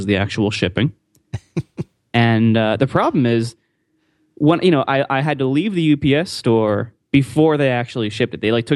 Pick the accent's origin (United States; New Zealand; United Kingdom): United Kingdom; Right, because I'm British.